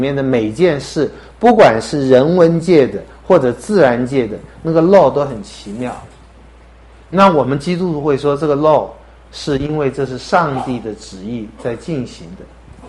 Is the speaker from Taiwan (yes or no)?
no; China; 你怎么烧菜烧得好，我们中国人不大，你看几千年来这么多好吃的东西，不大流传什么食谱秘方